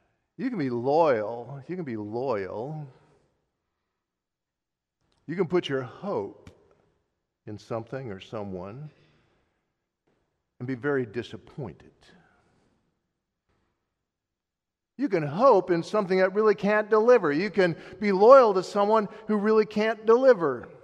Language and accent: English; Wisconsin, United States; I grew up in God's country, also known as Wisconsin, okay, just saying, all right, so you can take the boy out of Wisconsin, but you can't take Wisconsin out of the boy.